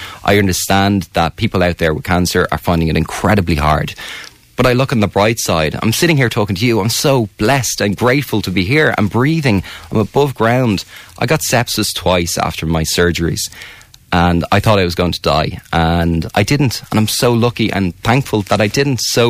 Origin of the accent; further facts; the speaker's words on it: Tallaght, County Dublin, Ireland; I grew up in Dublin 24 in Tala.